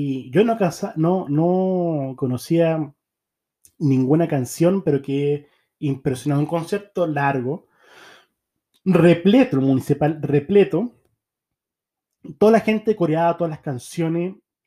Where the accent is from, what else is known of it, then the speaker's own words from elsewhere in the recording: Viña del Mar, Valparaíso, Chile; yo soy chileno. Ay, ¿y de qué ciudad de Chile? De Viña del Mar.